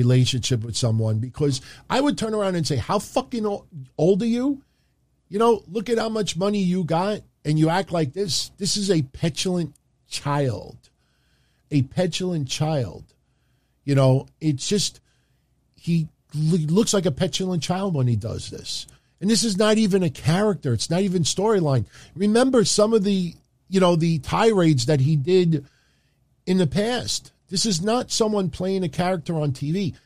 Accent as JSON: {"language": "English", "region": "New York", "country": "United States", "said": "I came from New York. I didn't feel nervous because I was coming from New York going into the ECW arena in South Philly."}